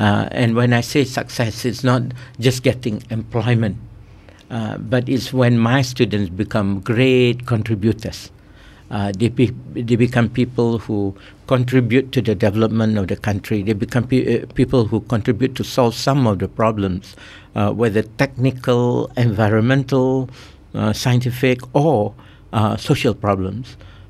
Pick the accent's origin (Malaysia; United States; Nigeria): Malaysia; George Town, Penang; I grew up in Penang, Georgetown.